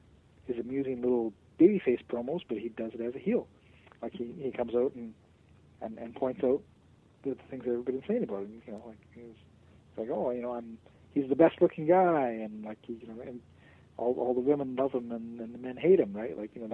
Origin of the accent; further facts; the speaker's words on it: Canada; more for me as a Canadian